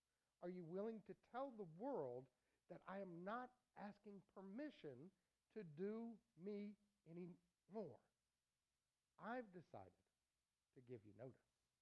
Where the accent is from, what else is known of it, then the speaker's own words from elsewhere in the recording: North Carolina, United States; This story comes straight from the North Carolina State Police, God love my home state, the Insurance Fraud Division.